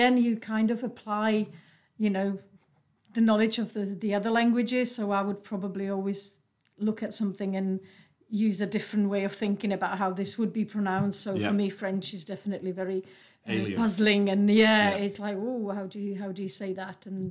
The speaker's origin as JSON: {"language": "English", "country": "Czechia", "first_language": "Czech", "second_language": "English", "said": "So I'm native Czech, so Czech is my mother tongue. That said, my mother was actually Slovak, so I've been exposed to Slovak from a very early age."}